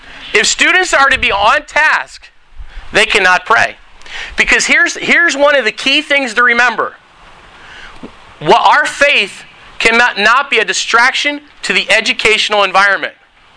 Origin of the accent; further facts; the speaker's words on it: Philadelphia, Pennsylvania, United States; Oh, I forgot. I'm from Philly. Okay, we love the Eagles